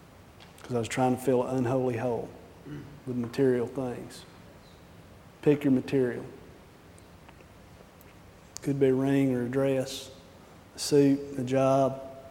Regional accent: Georgia, United States; I am from Georgia, so you'll have to forgive me

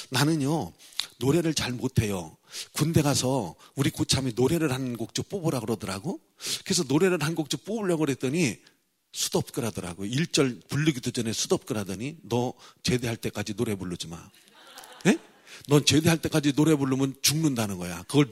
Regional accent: Chungcheong, South Korea; 멍청도라 그래야 괜찮으니까. 거기가 내 고향이니까 괜찮아.

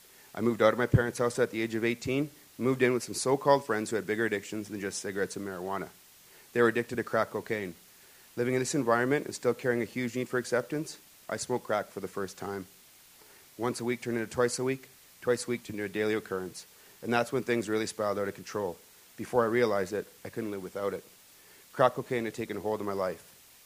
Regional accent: Kitchener-Waterloo, Ontario, Canada; born there; I'm 38 years old. I was born in Kitchener-Waterloo to Croatian immigrant parents who worked very hard to make sure that the needs of my brother and myself were met. We attended a Roman Catholic church

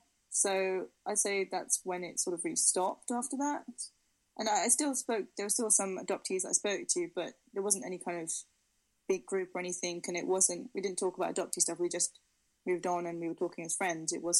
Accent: England, United Kingdom; I said, "No, I didn't come from China. I came from England." And they said, oh, but you look Chinese. And I said, yeah, so I am Chinese.

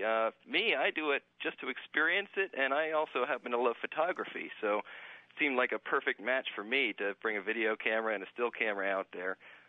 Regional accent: New York, United States; growing up in New York, it's, you know, we see some thunderstorms

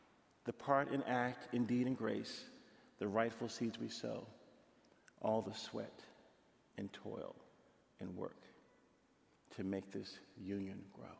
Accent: Virginia, United States; I'm watching my hometown, Virginia.

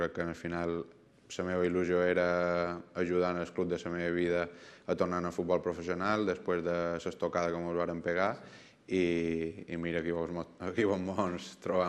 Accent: Balearic Islands, Spain; com a mallorquí, com a mallorquinista

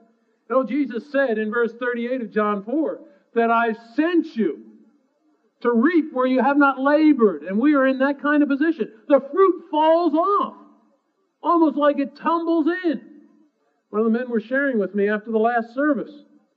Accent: United States; You know, it's a lot of a problem with us as American Christians. We pamper ourselves.

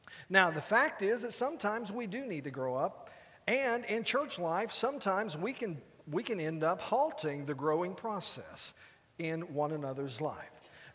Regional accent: Burkburnett, Texas, United States; Occasionally, I'll go back to my hometown where I grew up. Now, we've lived away from Burke Burnett for so long that I have the experience of going home

